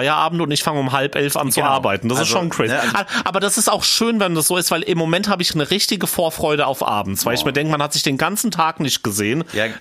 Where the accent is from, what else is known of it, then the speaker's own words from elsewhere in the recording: Eichelsachsen, Hesse, Germany; Wir gehen ja jetzt auf den Fasching in meiner Heimat nach Eichelsachsen auf die Sitzung.